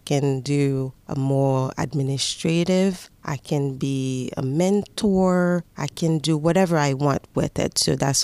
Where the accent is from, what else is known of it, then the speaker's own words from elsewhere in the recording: Haiti; moved away as an adult; also born or lived in New York; now in Pittsburgh, United States; I was born in Haiti. When I came here, I was 19 years old, but I didn't come to Pittsburgh straight. I was in New York first and then moved to Pittsburgh. I grew up in a suburb. It's not like the suburb here. The suburb in Haiti really looked more like a countryside. And I grew up in a Christian family.